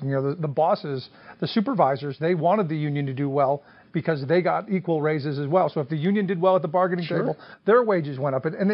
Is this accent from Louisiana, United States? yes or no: no; Cleveland, Ohio, United States; I grew up in Cleveland.